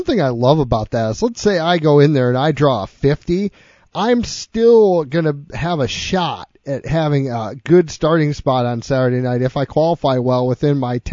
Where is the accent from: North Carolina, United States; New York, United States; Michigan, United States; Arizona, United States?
Michigan, United States; It's, you know, being a border state, I'm from Michigan.